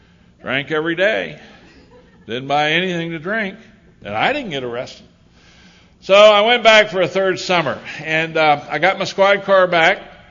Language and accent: English; Hagerstown, Maryland, United States; We went back to my hometown of Hagerstown.